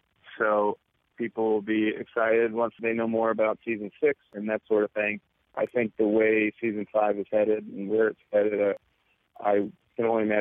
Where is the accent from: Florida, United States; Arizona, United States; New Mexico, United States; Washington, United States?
Arizona, United States; Well, I grew up in Arizona, and not everybody, there's a lot of companies down there that have hot air balloons